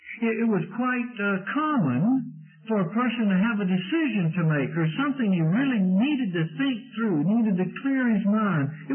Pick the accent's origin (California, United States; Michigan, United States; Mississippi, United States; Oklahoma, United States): Mississippi, United States; I was raised in Mississippi, and we have fig trees in Mississippi. As a boy, I remember playing under the fig tree, playing hide-and-seek with my shirt off.